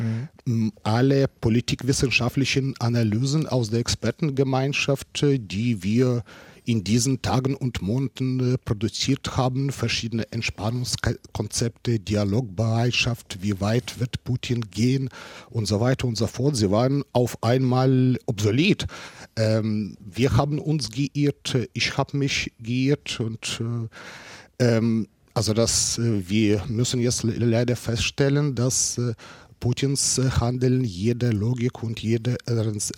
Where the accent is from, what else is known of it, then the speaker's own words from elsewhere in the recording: Ukraine; Also zum Ersten bin ich gebürtiger Ukrainer.